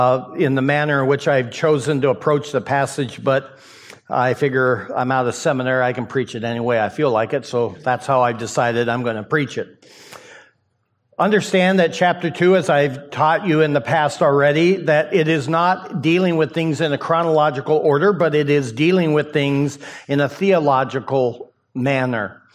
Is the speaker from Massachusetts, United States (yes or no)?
no; Idaho, United States; Now, you may not be aware of this, but I grew up in Idaho, and right next to me, very short distance, was Washington